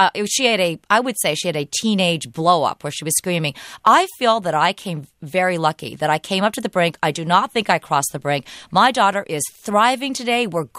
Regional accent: California, United States; Because, first of all, I'm not an immigrant. You know, I was raised in the United States, here in California.

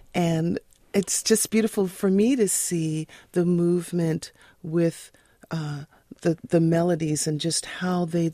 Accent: Brooklyn, New York, United States; I grew up in Brooklyn. I went to PS 67

